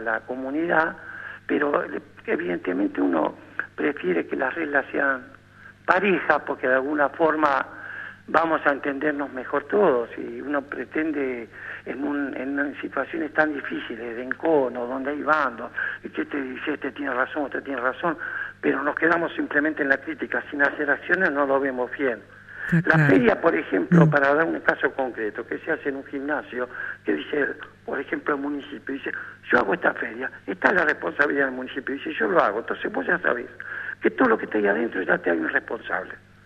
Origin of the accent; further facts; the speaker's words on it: Tierra del Fuego, Argentina; los que somos acá, que somos Fueguino